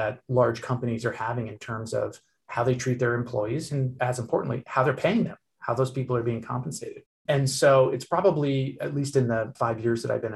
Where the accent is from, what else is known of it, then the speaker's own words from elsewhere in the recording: Seattle, Washington, United States; also born or lived in San Francisco Bay Area; So I grew up here in the Seattle area, so it's interesting to be back investing in this ecosystem, but I actually spent most of my adult life and investing career down in the Bay Area.